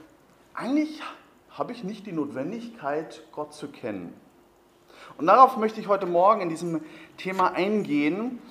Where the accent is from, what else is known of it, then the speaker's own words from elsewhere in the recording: Bavaria, Germany; Ich bin ursprünglich aus Bayern. Ich hoffe, ihr könnt mir das verzeihen.